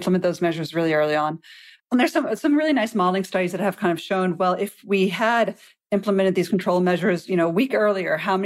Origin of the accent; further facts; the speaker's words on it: Georgia, United States; epidemiological understanding and commonly policymaking really play out in the United States and in my home state of Georgia here.